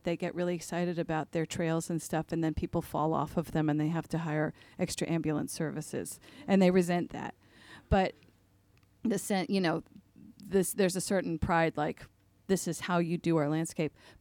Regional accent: New York, United States; I'm from the United States, and I come from the Hudson Valley, and we have … we have, you know, these great mountains, and we have the Adirondacks

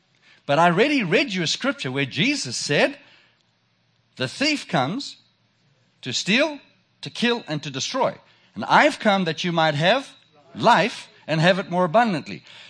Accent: South Africa; if you haven't recognized my accent, I'm from South Africa.

